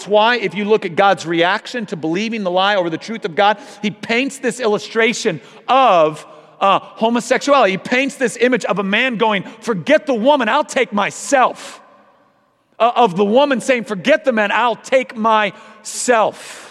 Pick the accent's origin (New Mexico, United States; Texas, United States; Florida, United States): Texas, United States; Dallas; I'm from Dallas, home of the largest cult in America.